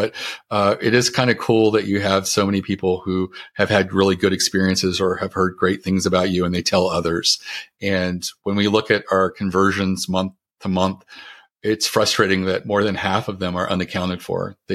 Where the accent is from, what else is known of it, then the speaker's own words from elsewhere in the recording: Baltimore, Maryland, United States; And it had crab chips because we're from the Baltimore, That's Maryland funny. Area.